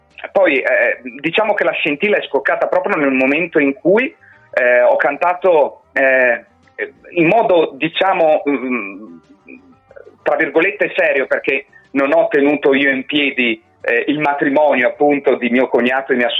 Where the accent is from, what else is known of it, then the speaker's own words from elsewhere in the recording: Trento, Trentino-Alto Adige, Italy; born there; sono un cantautore trentino, quindi sono nato a Trento ben 38 anni fa